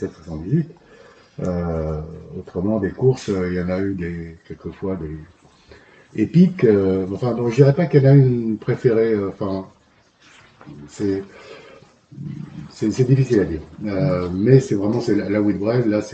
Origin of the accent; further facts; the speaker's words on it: France; also born or lived in Senegal; quand j'étais rentré en France